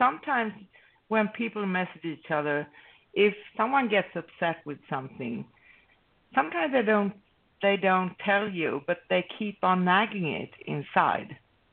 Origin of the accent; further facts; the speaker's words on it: Sweden; English is a second language; also born or lived in Greece; I'm from Sweden, right? And I grew up in Sweden and with kind of in an old-fashioned way because I grew up with my great-grandmother.